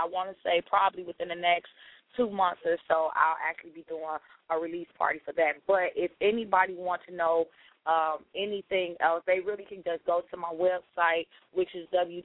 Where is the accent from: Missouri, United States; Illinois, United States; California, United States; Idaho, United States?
Illinois, United States; Chicago; I'm from Chicago, and so it's a lot of different churches that I'm partnering